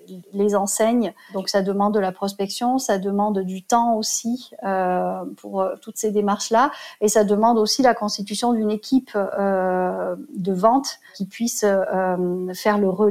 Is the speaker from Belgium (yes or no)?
no; Réunion, France; mais par exemple mon Siret me localise ici à la Réunion.